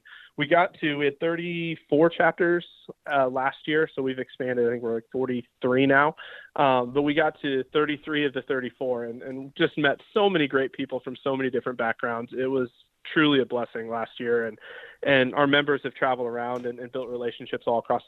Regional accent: Decatur, Illinois, United States; Used to grow up when I was 8, 9 years old with a little 9-hole course in my hometown, Decatur, Illinois.

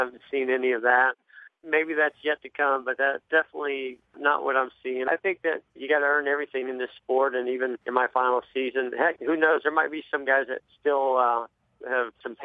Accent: California, United States; I wasn't from North Carolina or the Southeast. I came from California, came through the open wheel ranks.

